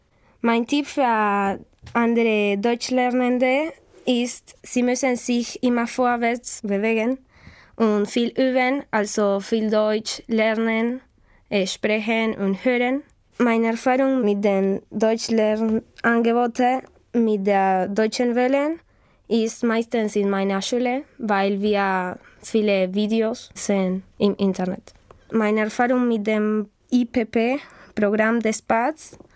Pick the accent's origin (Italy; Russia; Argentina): Argentina; Buenos Aires; German is a second language; Ich bin von Buenos Aires, Argentinien. Ich wurde im Jahr 2001 geboren.